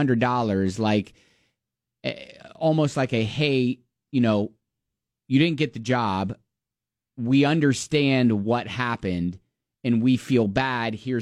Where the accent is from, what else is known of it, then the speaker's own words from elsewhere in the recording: Columbus, Ohio, United States; I was relocating from my hometown, Columbus, Ohio, to a city in Indiana, Terre Haute.